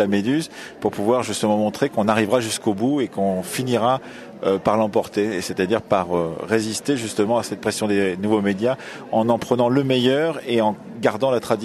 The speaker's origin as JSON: {"language": "French", "region": "Nouvelle-Aquitaine", "country": "France", "said": "Du Poitou."}